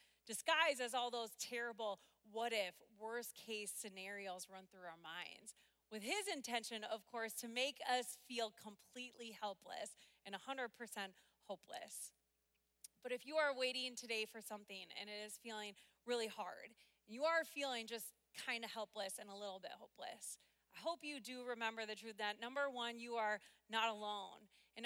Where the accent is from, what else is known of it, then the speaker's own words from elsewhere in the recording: Minnesota, United States; one thing you got to know about me, besides I'm a Minnesotan, besides that I call soda pop and casseroles hot dishes, and I drag out the word boat into 3 syllables